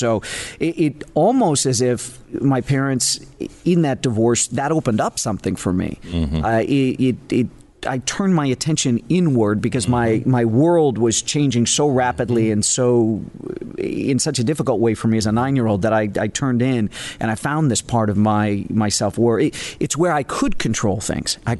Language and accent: English; Chicago, Illinois, United States; I grew up in Chicago.